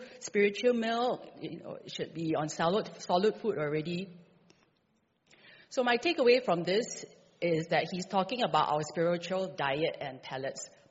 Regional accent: Bukit Timah, Singapore; I grew up in Bukit Timah, various stages, Newton, up and down.

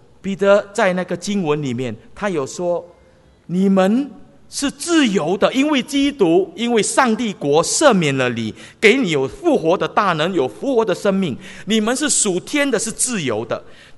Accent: Singapore; 我们新加坡人如果多一点笑容

